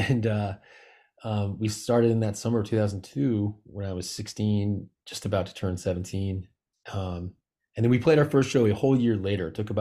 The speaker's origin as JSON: {"language": "English", "region": "Massachusetts", "country": "United States", "said": "but I was from Massachusetts, and the big kind of reigning sound and scene was the Boston straight edge and Boston hardcore sound"}